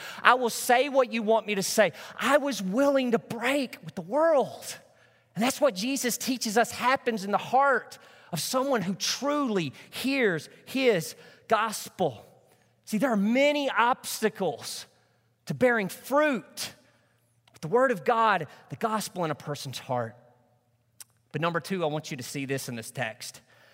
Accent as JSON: {"language": "English", "town": "Truman", "region": "Arkansas", "country": "United States", "tie": "born or raised there", "said": "Most of you know that I grew up in Northeast Arkansas. I lived out in the country in my hometown of Truman."}